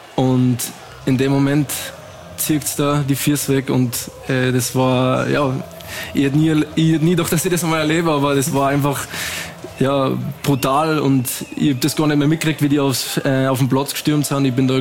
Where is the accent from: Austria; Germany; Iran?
Austria; Salzburg; ich bin in Kneis, Anif, Grödig, das sind so kleine Vereine in meiner Heimat gewesen